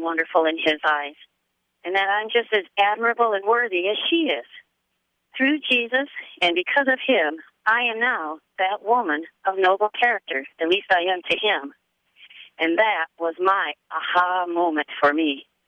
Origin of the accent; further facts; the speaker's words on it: Maple Grove, Minnesota, United States; I'm from Maple Grove, Minnesota.